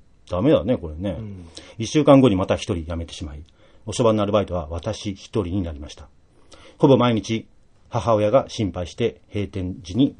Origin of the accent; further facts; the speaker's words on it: Mito, Ibaraki, Japan; moved away as an adult; now in Hokuto, Japan; 私は茨城県水戸市出身、夫の転勤で15年ほど前に山梨県に引っ越してまいりました。甲府伊沢と転々とし、現在は北斗市の白州町に住んでおります。